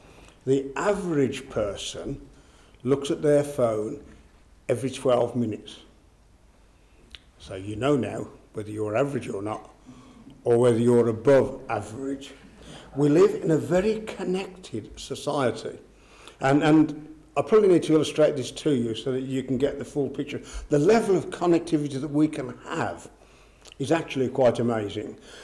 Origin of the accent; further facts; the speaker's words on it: Birmingham, West Midlands, United Kingdom; I was born in Selly Oak, a suburb of the great metropolis of Birmingham. I grew up in my early years in California, not the one that you're thinking about, the one near B34.